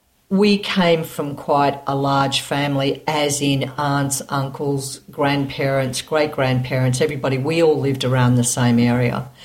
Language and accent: English; Yarraville, Victoria, Australia; moved away as an adult; also born or lived in Kew; I was born in Kew. I'm a baby boomer. I lived in Kew till I was two, and then we moved to Yarraville. And I stayed there until I went overseas at the age of 20.